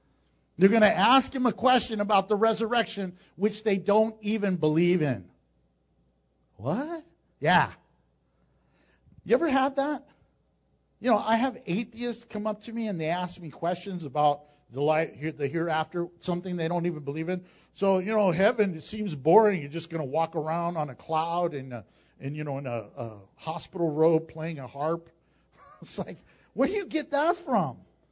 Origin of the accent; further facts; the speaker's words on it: United States; now Trump, my president, because I'm an American.